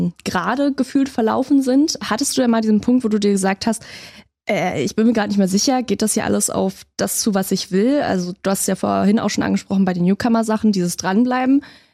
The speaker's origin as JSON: {"language": "German", "region": "Berlin", "country": "Germany", "said": "Ich komme auch eigentlich aus Berlin."}